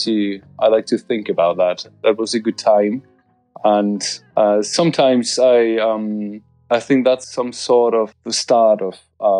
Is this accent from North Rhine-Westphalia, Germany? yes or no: yes; Bochum, North Rhine-Westphalia, Germany; I come from Bochum. It's a city in Germany, and I'm an oil painter.